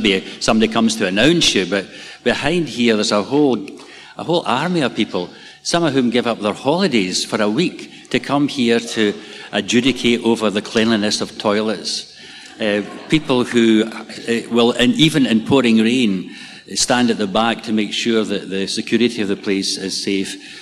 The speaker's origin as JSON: {"language": "English", "town": "Kilmarnock", "region": "Scotland", "country": "United Kingdom", "tie": "born or raised there", "said": "Hurlford's a small village near Kilmarnock, my hometown."}